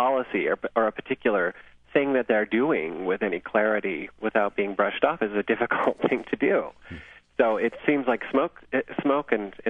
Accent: Salt Lake City, Utah, United States; Well, I grew up in a very religious town. I grew up here in Salt Lake City.

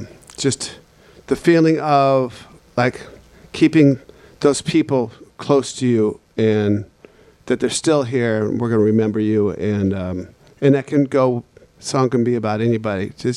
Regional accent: Seattle, Washington, United States; I'm from Seattle.

